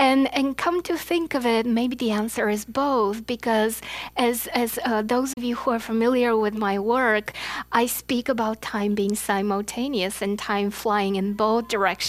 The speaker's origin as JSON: {"language": "English", "country": "Bulgaria", "tie": "born or raised there", "second_language": "English", "said": "I grew up in a communist country. I grew up in Bulgaria."}